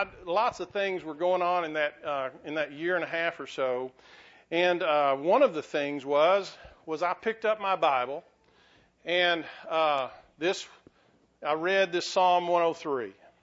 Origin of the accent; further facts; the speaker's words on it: Winters, Texas, United States; born there; I was born in Winters, Texas, and they said, yeah, the Winters lizards or something like this. And it's the Winters blizzards. But I was born in Winters. We moved here in about 67, And so I've been here most of my life.